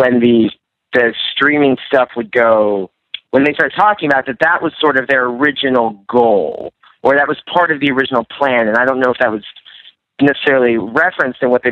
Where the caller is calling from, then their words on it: Miami, Florida, United States; from Miami.